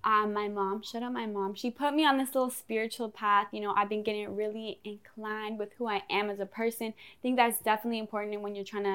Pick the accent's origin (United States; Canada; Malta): Malta; We're from Malta and then from Italy, which is the island above it. So we're repping Italy and Malta.